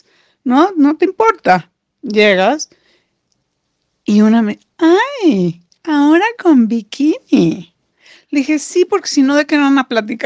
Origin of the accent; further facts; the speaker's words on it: Monterrey, Nuevo León, Mexico; now in Mexico City, Mexico; yo vengo de Monterrey, de un grupo social de este tamañito, ¿ok? Donde todo era comentario, una anécdota.